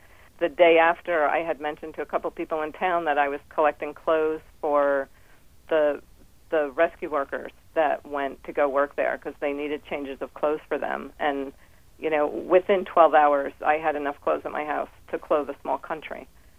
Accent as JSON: {"language": "English", "country": "United States", "said": "I was more proud to be an American then"}